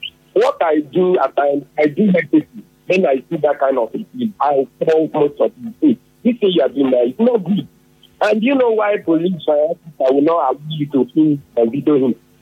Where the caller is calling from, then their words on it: Port Harcourt, Rivers, Nigeria; I'm calling from Port Harcourt.